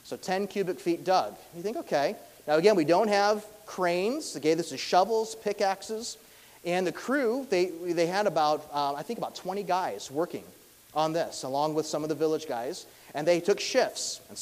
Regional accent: United States; I'm 100% Colombian, but I was raised in the States, and I took my 2 years of American Spanish, but it never really clicked.

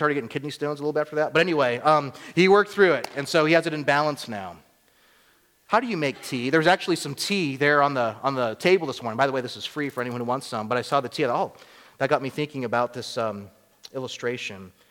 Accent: Georgia, United States; We don't have unsweet tea down south where I grew up in Georgia.

